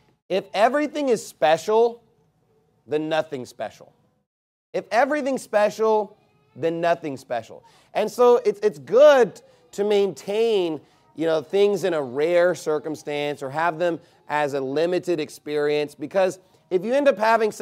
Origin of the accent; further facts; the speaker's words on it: Keller, Texas, United States; I know as a young child, I lived in Keller. I grew up in Keller, and I lived in an area where there's like no housing back then. It was just like a small brand new development.